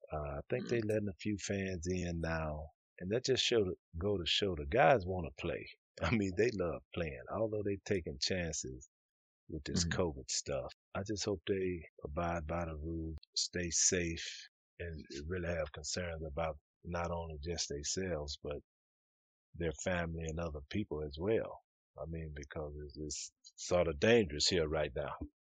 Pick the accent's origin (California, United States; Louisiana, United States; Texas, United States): Texas, United States; I mean, you know, I'm from Texas, you understand?